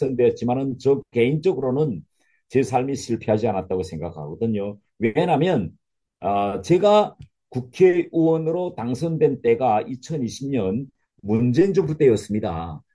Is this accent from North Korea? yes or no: yes; North Korea; now in South Korea; 제가 이렇게 탈북민 출신으로서